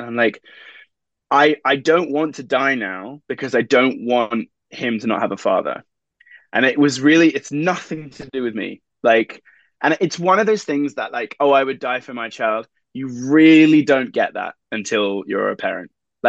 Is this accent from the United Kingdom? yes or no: yes; England, United Kingdom; moved away as an adult; now in Los Angeles, United States; I'm an actor from England. I moved out to America in 2010